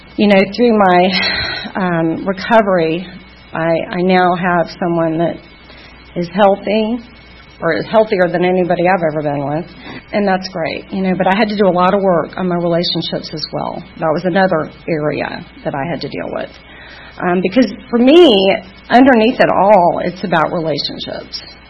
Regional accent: Atlanta, Georgia, United States; and I'm from Atlanta, born and raised. Middle-class home, one brother.

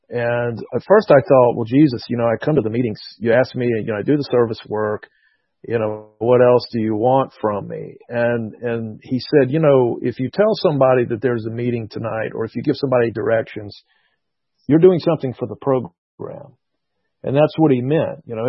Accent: Atlanta, Georgia, United States; also born or lived in East Point / Birmingham; I was born in Atlanta. Technically, I guess it was East Point, and we moved to Birmingham, and we came back to Atlanta. I also have family in California, but Atlanta is where I grew up. I grew up on the south side of town

